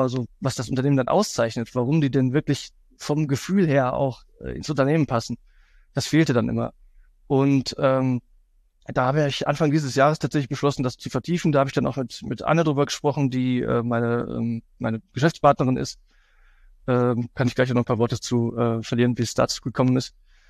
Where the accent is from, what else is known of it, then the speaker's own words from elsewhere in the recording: Cologne, North Rhine-Westphalia, Germany; Für mich als Kölner natürlich ein schwieriger Schritt gewesen